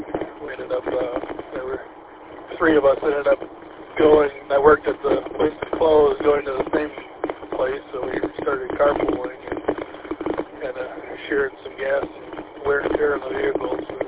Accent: Warren, Michigan, United States; born or raised there

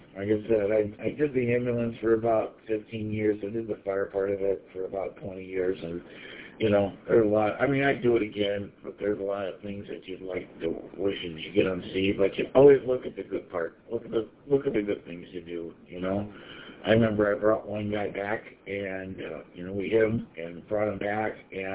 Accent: Paw Paw, Michigan, United States; Well, you know, Kalamazoo, which is where I grew up in Pawpaw

